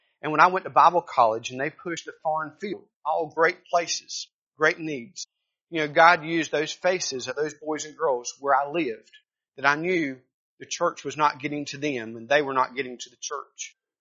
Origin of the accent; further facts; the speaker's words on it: Raleigh, North Carolina, United States; She was from Asheboro doing CEF as a summer teenage missionary, summer missionary, and I was from Raleigh.